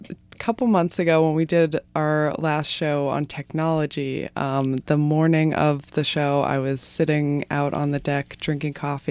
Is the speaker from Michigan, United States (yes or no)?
no; Sandwich, Massachusetts, United States; So I'm from Sandwich, and Titcomb's Bookshop is in Sandwich, and the Greenbrier Nature Center and Thornton Burgess Museum is in Sandwich.